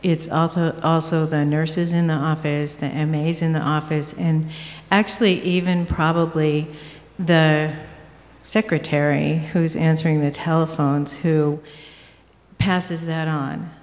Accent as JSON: {"language": "English", "region": "Washington", "country": "United States", "said": "from Washington State, and I have a question for Michelle Mergler."}